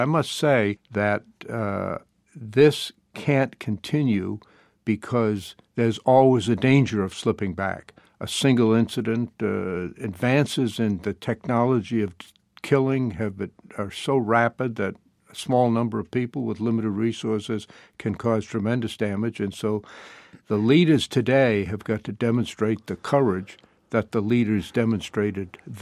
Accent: United States; I'm an American, very proud of it

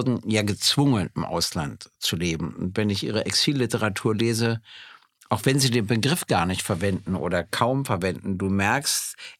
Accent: Berlin, Germany; ich bin ja nur in Berlin geboren worden und in Berlin aufgewachsen. Und bin natürlich ein Ur-Berliner, sage ich mal. Mein Vater ist auch schon in Berlin geboren worden und aufgewachsen

